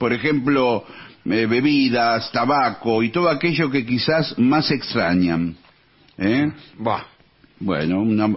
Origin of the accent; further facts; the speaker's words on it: San Benito, Entre Ríos, Argentina; de San Benito, Entre Ríos. Les cuento que estuve viviendo en México 2 años